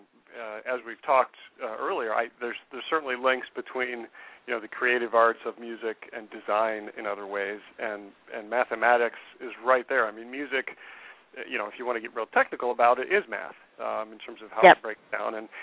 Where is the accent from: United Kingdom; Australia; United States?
United States; Chicago, Illinois; I'm from the Midwest here in Chicago. We have a lot of wide open spaces here in the Midwest.